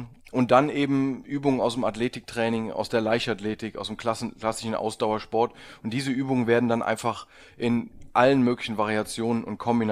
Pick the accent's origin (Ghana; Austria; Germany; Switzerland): Germany; Trier, Rhineland-Palatinate; Bin aus Trier eigentlich.